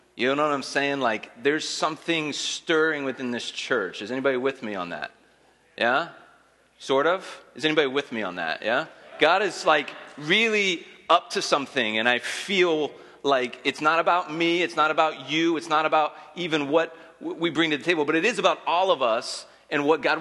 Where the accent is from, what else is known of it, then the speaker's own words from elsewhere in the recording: Wisconsin, United States; I'm from Wisconsin.